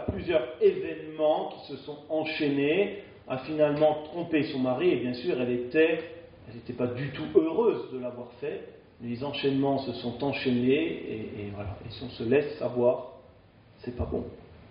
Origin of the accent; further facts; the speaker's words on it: France; En plus, on est français, alors on aime bien la critique constructive